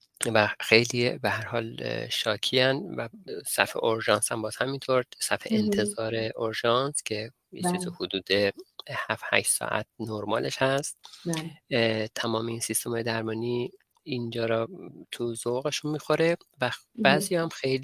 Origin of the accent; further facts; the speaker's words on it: Iran; و حالا ما که ایرانی هستیم